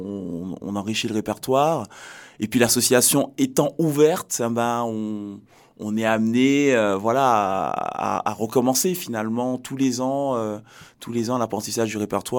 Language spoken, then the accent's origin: French; Martinique, France; Moi, je viens de Martinique.